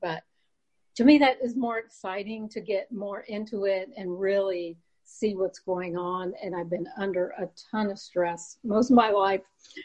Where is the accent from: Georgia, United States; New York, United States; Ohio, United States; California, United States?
Ohio, United States; Columbus; Well, I'm from Columbus, Ohio, and I have a place that my parents have in Florida.